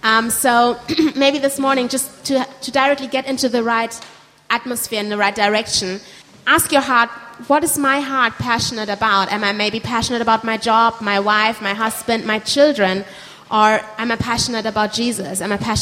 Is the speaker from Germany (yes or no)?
yes; Germany; now in United Kingdom; I'm from Germany, so sometimes that's a surprise when I'm here in the UK.